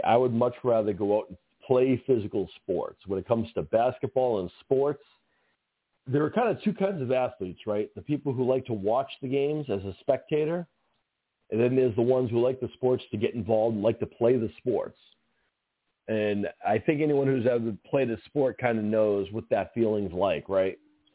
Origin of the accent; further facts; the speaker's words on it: Boston, Massachusetts, United States; I'm American as American can be. I'm from Boston, and I understand every political thing.